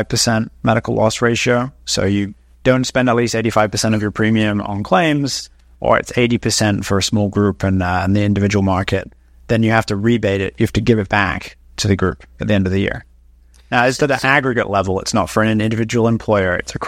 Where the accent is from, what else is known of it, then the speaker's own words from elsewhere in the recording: United Kingdom; now in United States; I'm British originally